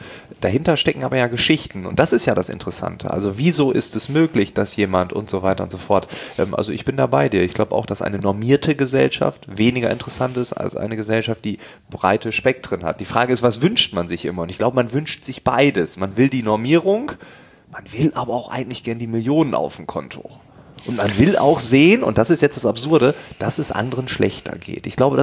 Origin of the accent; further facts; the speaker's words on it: Lower Saxony, Germany; Ich komme aus Ostfriesland. Das muss ich nochmal dazu sagen, das ist noch ein bisschen dörflicher und so.